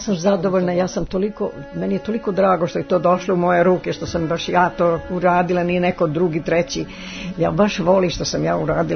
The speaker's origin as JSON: {"language": "Serbian", "town": "Vršac", "region": "Vojvodina", "country": "Serbia", "said": "ja sam iz Vršca"}